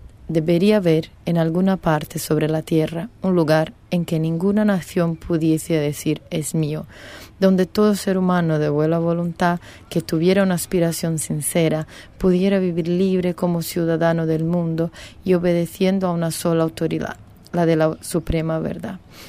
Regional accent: Brazil; Spanish is a second language; como diríamos en Brasil, que es de donde soy

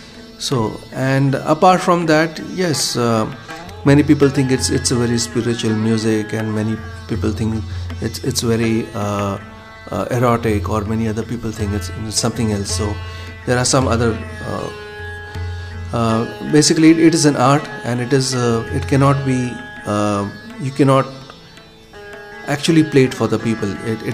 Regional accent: Mumbai, Maharashtra, India; I was actually born and brought up in Mumbai. Convent schooling. I went to St. Xavier's, Mumbai, up to second year PA.

